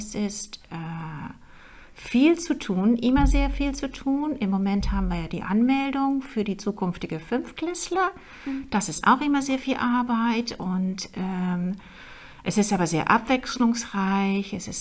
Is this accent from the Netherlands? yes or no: yes; Netherlands; German is a second language; now in Germany; Ich bin Holländerin und bin mit einem deutschen Mann verheiratet, habe 2 Kinder